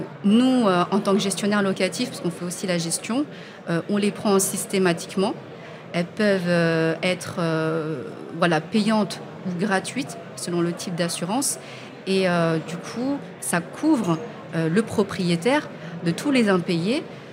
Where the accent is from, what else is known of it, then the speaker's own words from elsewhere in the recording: Limoges, Nouvelle-Aquitaine, France; born there; also born or lived in Paris; Moi, je suis née en France, bon, sur la région de Limoges, mais bon, je suis plus parisienne, on va dire.